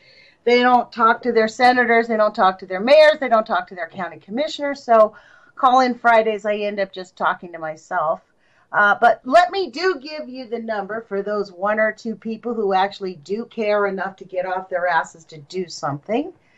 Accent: Los Angeles, California, United States; now in Eugene, United States; Like, you know, I'm from Los Angeles, so in LA there's so much smog you can't really even see it.

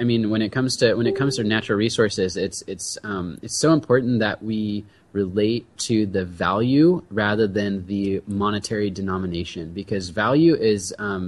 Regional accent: El Cajon, California, United States; You know, I grew up in El Cajon.

